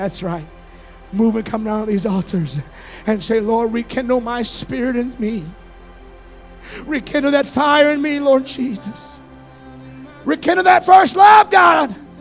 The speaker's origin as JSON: {"language": "English", "region": "California", "country": "United States", "said": "The thing about a drought, I'm from California. You never know how long that drought is going to last."}